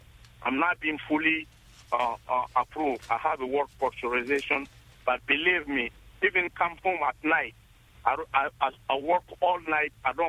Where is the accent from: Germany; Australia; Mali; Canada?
Mali; now in United States; I'm from Mali, West Africa. And I live here.